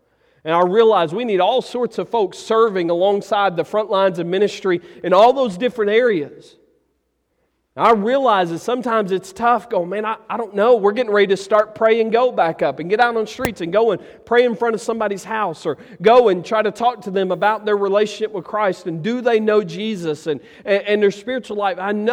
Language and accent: English; Ratcliffe, Arkansas, United States; moved away; I remember when we first moved to Memphis. Y'all don't forget, I grew up in Ratcliffe, Arkansas. Okay? It ain't as big as it sounds.